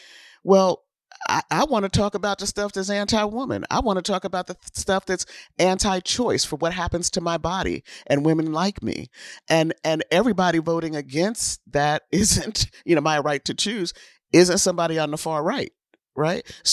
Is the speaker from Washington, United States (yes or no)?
no; New Jersey, United States; And I'm from New Jersey, from Northern Jersey.